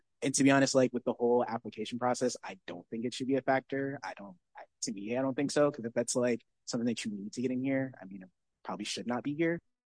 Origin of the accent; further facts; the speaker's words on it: Illinois, United States; Like a bunch of people here, like I'm from Illinois, and like everyone here is from like the East Coast